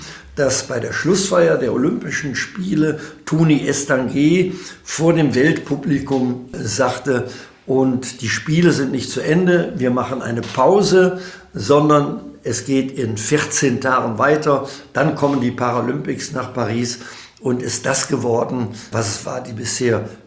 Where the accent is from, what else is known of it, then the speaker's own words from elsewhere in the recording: Rhineland, Germany; Da sagen wir bei uns im Rheinland salopp, auch andere Leute haben schöne Töchter.